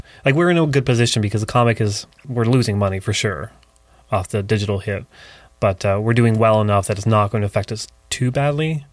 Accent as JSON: {"language": "English", "town": "Barrie", "region": "Ontario", "country": "Canada", "lives_now": "Toronto, Canada", "said": "From Barrie."}